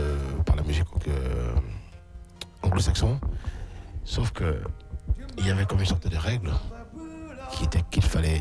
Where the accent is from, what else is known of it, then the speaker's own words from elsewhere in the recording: Cameroon; Lorsqu'on vient du Cameroun, quand on est au Cameroun, on va dire, on est dans un univers musical extrêmement riche.